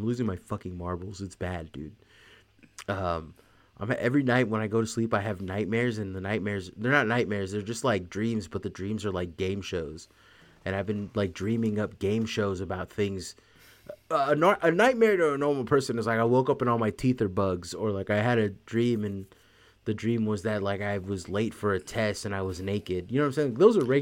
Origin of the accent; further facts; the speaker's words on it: Haiti; I'm a true-born American patriot, and like, I'm also from Haiti, and I've seen horrible things